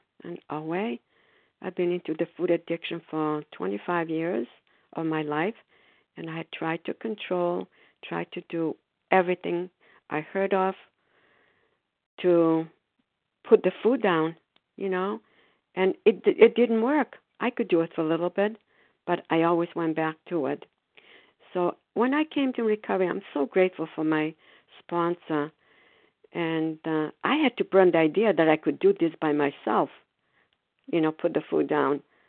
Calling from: Foxborough, Massachusetts, United States; grateful, recovered, compulsive overeater, and I'm calling from Foxborough, Massachusetts.

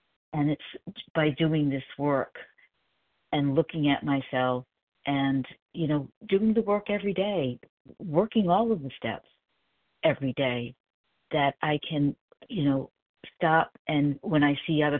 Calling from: South Carolina, United States; in South Carolina, and gratefully recovering from compulsive overeating.

